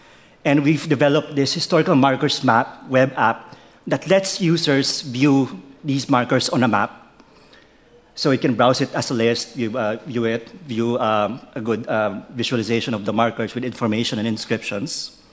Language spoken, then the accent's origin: English; Philippines; and I'm from the Philippines